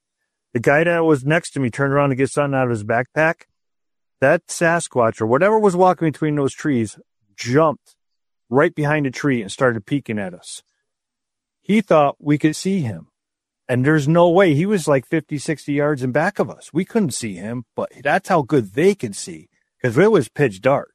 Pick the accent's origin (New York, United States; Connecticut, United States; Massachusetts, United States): Connecticut, United States; Winsted; We just got done filming one here in my hometown of Winsted.